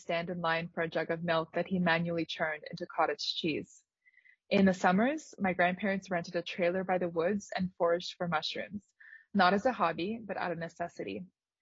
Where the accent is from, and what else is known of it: Moldova; born or raised there